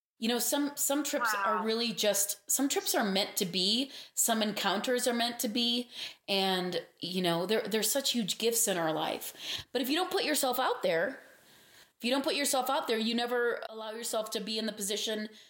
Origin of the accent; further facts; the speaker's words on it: Pakistan; I'm sure you and I have discussed that I grew up in Pakistan, and when I was over there, you know, this was decades ago